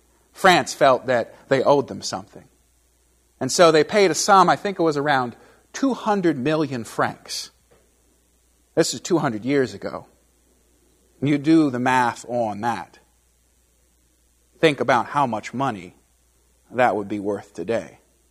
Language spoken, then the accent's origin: English; Miami, Florida, United States; I grew up in Miami.